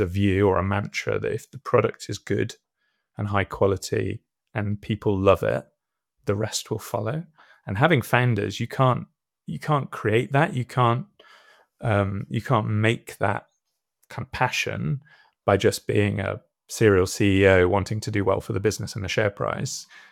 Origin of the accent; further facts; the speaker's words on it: Cheltenham, South West England, United Kingdom; I'm joining you from Cheltenham, so west of the UK, which is home for me.